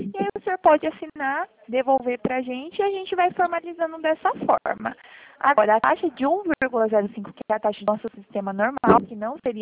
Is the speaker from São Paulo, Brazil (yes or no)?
yes; Limeira, São Paulo, Brazil; Eu sou aqui de Limeira.